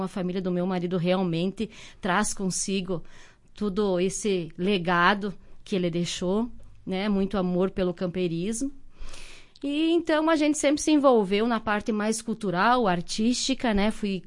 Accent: Tapejara, Rio Grande do Sul, Brazil; born there; now in Água Santa, Brazil; Nasci em Tapejara, né? E a minha cidade atual é Água Santa.

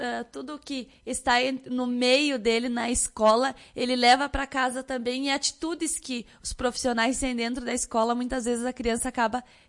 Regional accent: Lagoa Vermelha, Rio Grande do Sul, Brazil; Sou natural de Lagoa Vermelha, neta da dona Ruth

